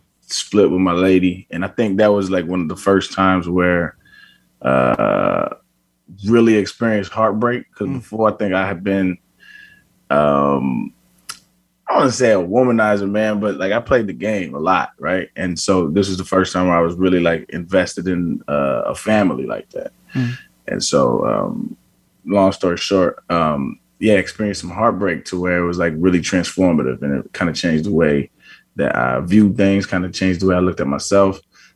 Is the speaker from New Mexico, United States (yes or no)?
yes; Albuquerque, New Mexico, United States; also born or lived in San Diego; Grew up in Albuquerque, New Mexico. Went to high school in San Diego, so I kind of rep both. Both kind of rep me. So I call both home.